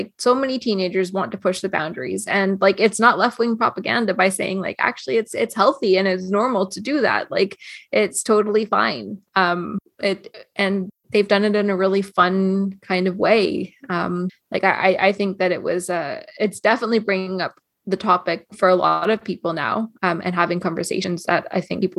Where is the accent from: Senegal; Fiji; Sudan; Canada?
Canada; also born or lived in United States; it was weird being a Canadian in the late 90s and early 2000s. And I say that as somebody who lived in the United States for a few years at the end of the 90s.